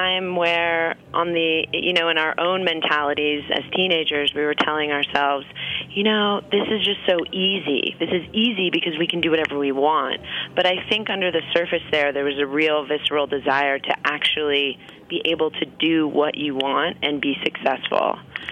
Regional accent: New York City, New York, United States; I grew up on the Upper East Side.

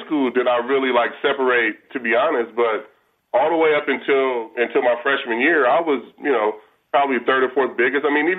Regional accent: Vallejo, California, United States; It was definitely just my calling, but growing up in Vallejo, that's the sport we played.

